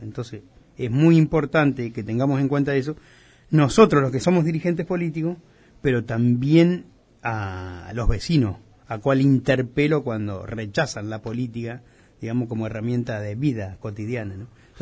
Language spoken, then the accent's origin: Spanish; Entre Ríos, Argentina; born there; now in Santa Fe, Argentina; yo no nací en Santa Fe, nací en Entre Ríos.